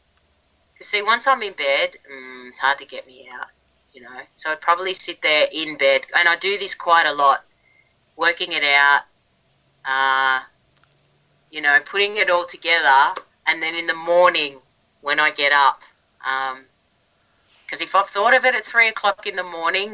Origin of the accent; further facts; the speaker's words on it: Australia; because I am so Australian, it's not funny, but I do love my Latin culture